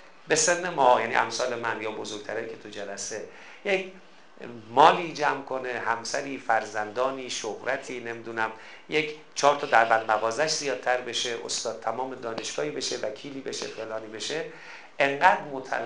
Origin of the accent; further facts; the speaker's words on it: Mashhad, Razavi Khorasan, Iran; اب بچه های خوبه، همین شهر خودمون هم هست، مشهدی